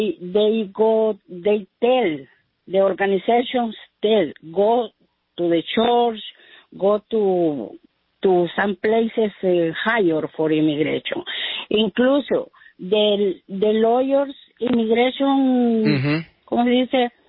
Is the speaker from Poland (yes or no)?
no; El Salvador; moved away as an adult; now in United States; I'm from El Salvador, bro. I come in 45 years ago.